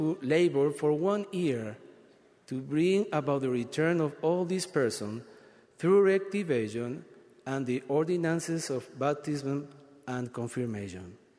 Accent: Minas, Lavalleja, Uruguay; English is a second language; cold during the winter in my hometown of Minas, Uruguay.

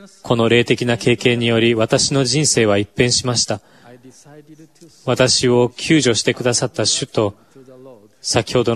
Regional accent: Matsumoto, Nagano, Japan; 私は日本の長野県松本市で生まれ育ちました。東京オリンピック、長野オリンピックの開催地の近くです。私の故郷はソルトレークシティと地形がよく似ており、美しい山々に囲まれた盆地です。

